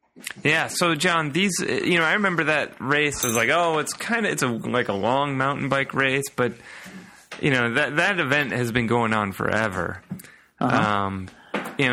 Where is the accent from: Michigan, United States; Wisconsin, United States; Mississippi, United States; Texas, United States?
Michigan, United States; Lambertville; Truthfully, I'm really from Lambertville, Michigan.